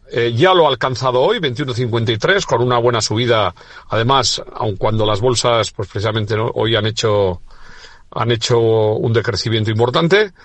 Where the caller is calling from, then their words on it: Vitoria, Basque Country, Spain; de Vitoria.